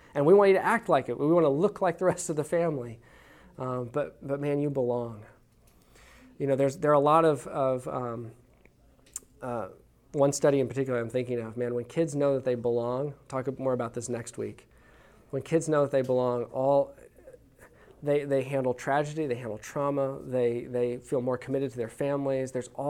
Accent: Texas, United States; born there; And I said, but we're from Texas. I was born in Texas, you know.

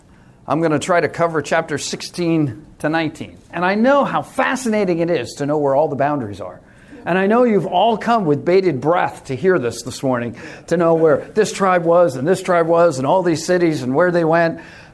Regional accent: New York, United States; Now, for us, I grew up on Eastern Long Island.

